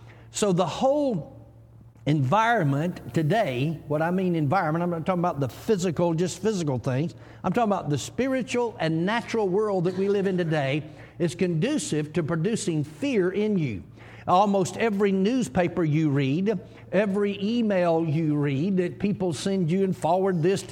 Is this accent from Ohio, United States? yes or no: no; Georgia, United States; now in Oklahoma, United States; I mean, just my home state of Georgia, even though I live in Oklahoma now, in my home state of Georgia